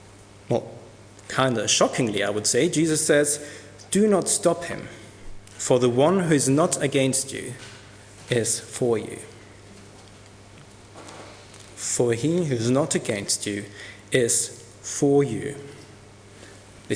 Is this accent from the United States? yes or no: no; Cyprus; when I was growing up in Cyprus